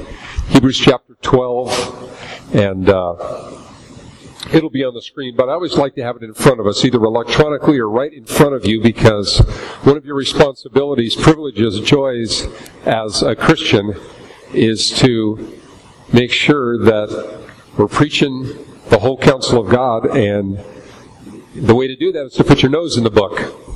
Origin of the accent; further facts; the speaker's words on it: Portland, Oregon, United States; on a clear day, we're all from the Portland area